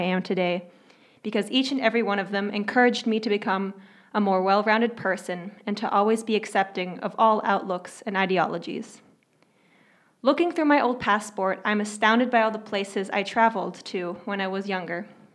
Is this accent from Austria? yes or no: yes; Vienna, Austria; also born or lived in San Francisco, United States; I was born in San Francisco to a single mother surrounded by family friends from areas across the globe. But even as a child, I couldn't be tied to one place. My mother and I moved to Vienna, her birth city, when I was only 4.